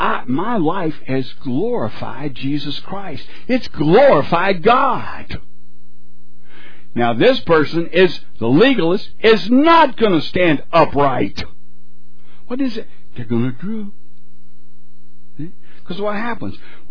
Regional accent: Arizona, United States; See, I'm from Arizona. We're not smart enough to reset our VCRs.

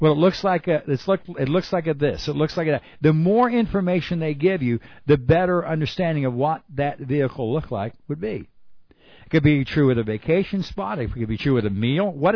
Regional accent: Arizona, United States; look, I was raised in Arizona.

